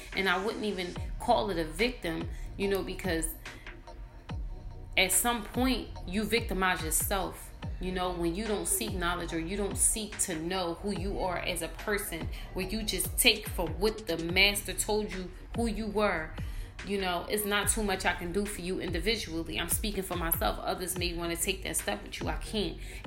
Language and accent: English; Philadelphia, Pennsylvania, United States; This is Poverty Talking. I'm from Philadelphia.